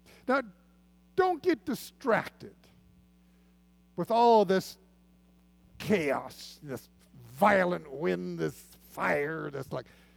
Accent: Pasadena, California, United States; I grew up in Pasadena, about 4 blocks from Colorado Boulevard.

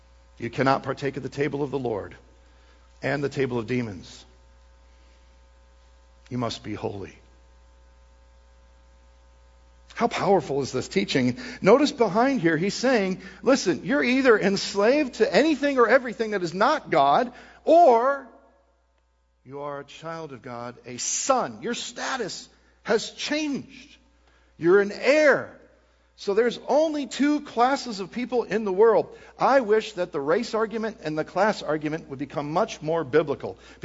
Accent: Wisconsin, United States; I grew up in Wisconsin.

